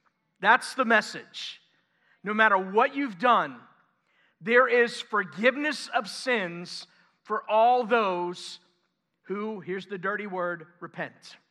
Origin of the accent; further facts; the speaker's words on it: New York, United States; I'm a Knicks fan. Sorry, born and raised in New York.